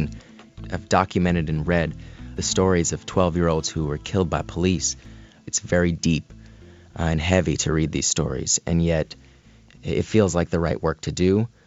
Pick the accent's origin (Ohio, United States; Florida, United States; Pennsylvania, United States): Florida, United States; Orlando; I grew up in Orlando, Florida. I'm a black man.